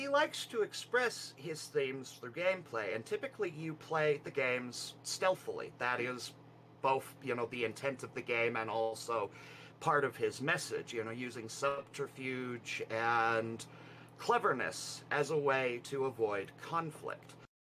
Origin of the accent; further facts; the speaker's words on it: Utah, United States; I'm from Utah, and I'm a leftist.